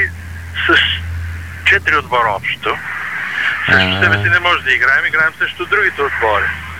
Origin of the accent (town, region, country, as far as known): Sofia, Sofia City, Bulgaria